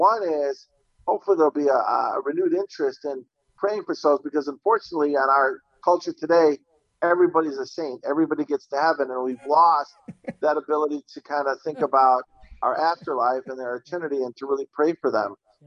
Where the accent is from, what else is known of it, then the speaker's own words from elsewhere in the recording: Minnesota, United States; I'm from Minnesota, and man, you guys are just rocking it out there.